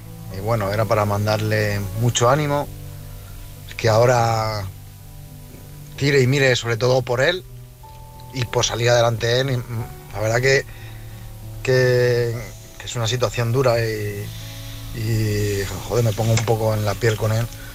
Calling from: Madrid, Community of Madrid, Spain; de Madrid.

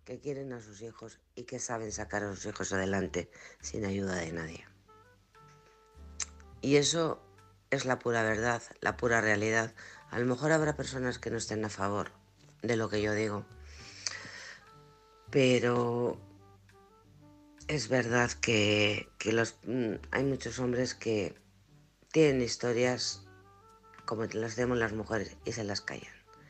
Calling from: Alcorcón, Community of Madrid, Spain; de Alcorcón.

